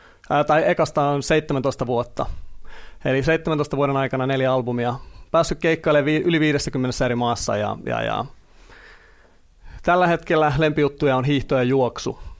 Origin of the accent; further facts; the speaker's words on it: Helsinki, Uusimaa, Finland; born there; Eli olen syntynyt Helsingissä vuonna 1978 ja opiskellut täällä kasvatustieteiden maisteriksi.